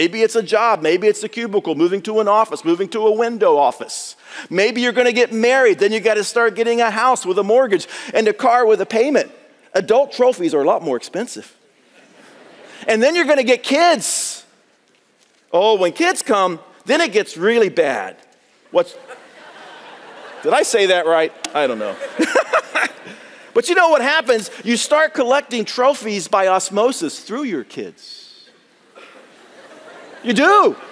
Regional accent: Cedarville, United States; Yes, I grew up in Scott Street in Cedarville.

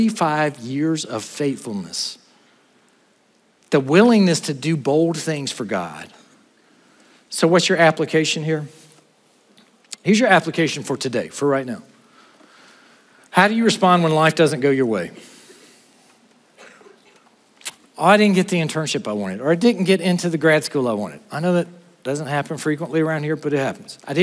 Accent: South Carolina, United States; I am from South Carolina.

